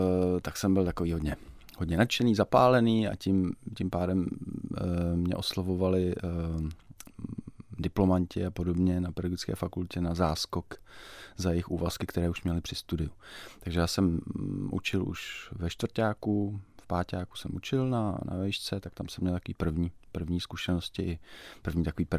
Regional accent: Vysočina Region, Czechia; tak jsem se rozhodl vrátit na Vysočinu, odkud pocházím.

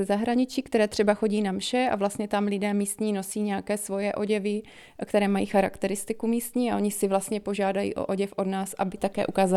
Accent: South Moravian Region, Czechia; já jsem spolupracovala s Jihomoravskou komunitní nadací, tam u nás na Podluží

